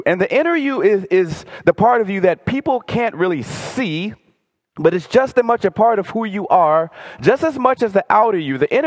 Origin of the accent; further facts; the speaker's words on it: Texas, United States; moved away; Like, I didn't actually grow up in Minnesota. I grew up in Texas.